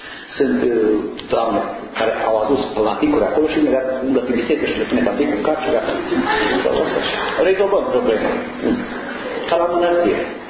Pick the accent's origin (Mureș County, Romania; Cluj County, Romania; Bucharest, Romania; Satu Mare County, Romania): Mureș County, Romania; Ibănești; născut din părinți ortodoxi români, mie în sută, din comuna Ibănești, pe Valea Gurghiului. Pe Valea Gurghiului este o vale foarte frumoasă. O comună mare de tot